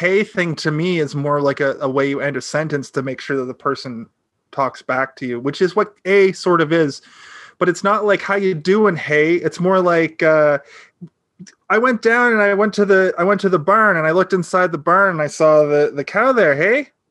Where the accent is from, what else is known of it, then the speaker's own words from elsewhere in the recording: Nova Scotia, Canada; now in Ontario, Canada; I was raised in the East Coast in Nova Scotia.